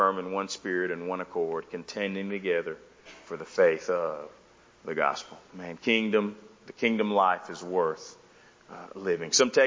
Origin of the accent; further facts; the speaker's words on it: the South, United States; You know, again, I'm from the South, so it was more, internally.